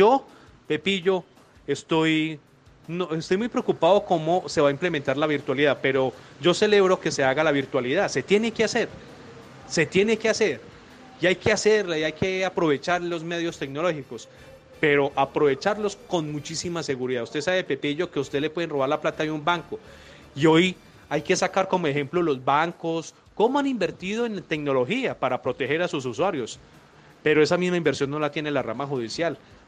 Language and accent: Spanish; Colombia; Nosotros no tenemos el control como ciudadanos colombianos del Internet